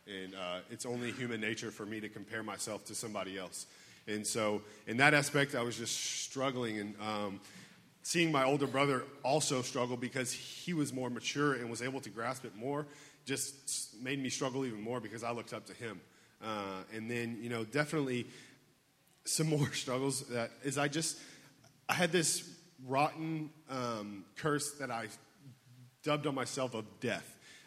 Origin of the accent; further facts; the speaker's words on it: Houston, Texas, United States; I grew up in Houston my majority of my life.